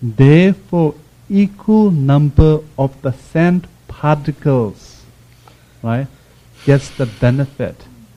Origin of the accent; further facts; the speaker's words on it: Ladakh, India; So we are from Ladakh, which is the northern part of India